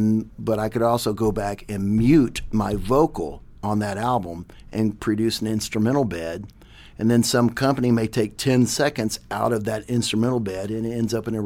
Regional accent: Dallas, Texas, United States; Well, I was born and raised here in Dallas, but my father was a music minister.

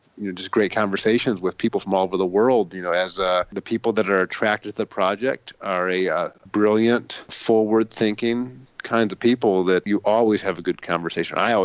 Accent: United States; I mean, I don't want to complain as an American.

